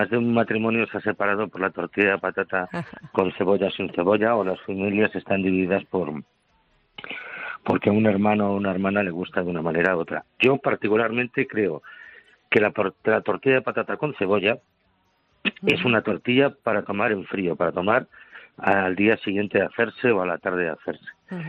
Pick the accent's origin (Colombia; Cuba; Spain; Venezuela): Spain; A Coruña, Galicia; yo me crié en Coruña